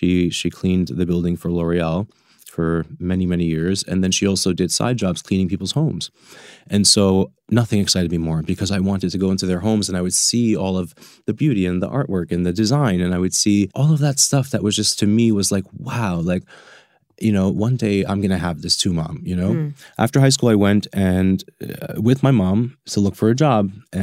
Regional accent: United States; born there; I am Albanian. Well, I was born in America, but okay.

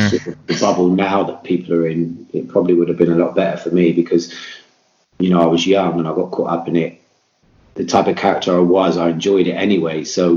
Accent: Bristol, South West England, United Kingdom; I mean, I think growing up in Bristol, not being a great sort of kid

